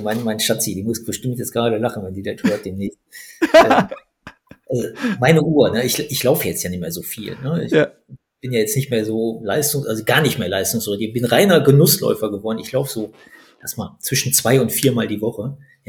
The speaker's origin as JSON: {"language": "German", "town": "Duisburg", "region": "North Rhine-Westphalia", "country": "Germany", "tie": "born there", "said": "ich habe zwar den Laden in Essen, aber ich bin ja gebürtiger Duisburger und komme aus der Duisburger Laufszene."}